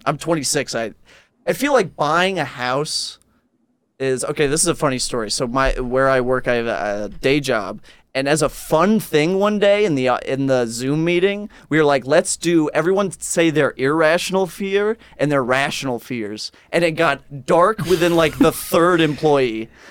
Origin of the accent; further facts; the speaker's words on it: Minnesota, United States; And it made me, because I grew up in Minnesota where the gambling age was 18.